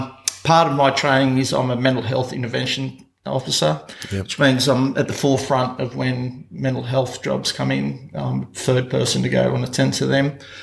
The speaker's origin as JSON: {"language": "English", "town": "Sydney", "region": "New South Wales", "country": "Australia", "tie": "born there", "said": "I'm second generation local, I should say. I'm actually born and bred in Sydney. Then as a young kid was brought down here by my parents"}